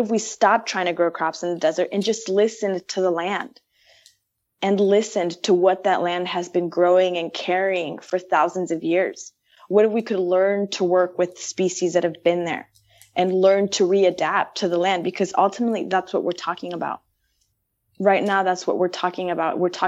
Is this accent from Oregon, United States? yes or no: yes; Oregon, United States; You know, I was raised in Oregon, and I'm very fortunate that our water here in Oregon has not been privatized.